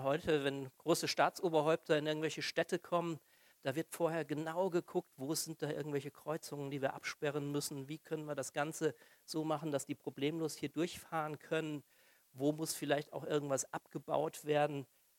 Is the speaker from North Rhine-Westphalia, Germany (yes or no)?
yes; Siegen, North Rhine-Westphalia, Germany; Das erinnert mich ein bisschen so an meine Kindheit und Jugend. Ich komme aus Siegen in Nordrhein-Westfalen